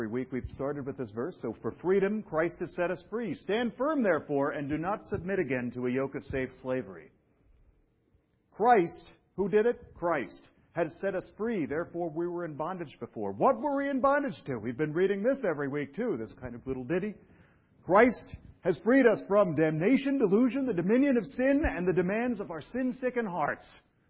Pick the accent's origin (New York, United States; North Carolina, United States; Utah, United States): New York, United States; Brooklyn; The place I grew up in Brooklyn is now an artisanal place full of hipsters and sort of Ivy League types.